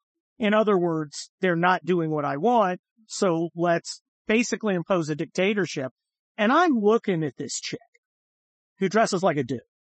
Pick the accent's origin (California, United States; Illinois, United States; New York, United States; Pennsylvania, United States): New York, United States; I do. I'm from New York.